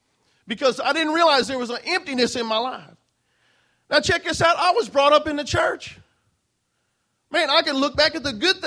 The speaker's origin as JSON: {"language": "English", "region": "Midwest", "country": "United States", "tie": "born or raised there", "also_born_or_lived": "Dallas and Fort Worth area, Texas", "said": "I said I'm originally from Dallas and Fort Worth area, but I spent a lot of growing up years in the central Midwest."}